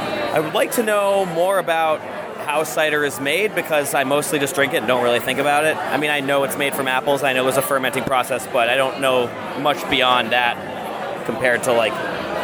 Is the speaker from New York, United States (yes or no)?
yes; Brooklyn, New York, United States; I'm from New York